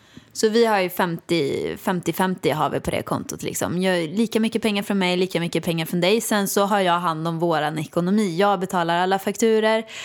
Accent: Åmål, Västra Götaland County, Sweden; jag kom ju från Åmål och gick på Balettakademin

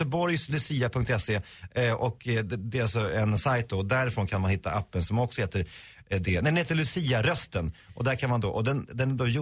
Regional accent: Sweden; man får skämmas som svensk.

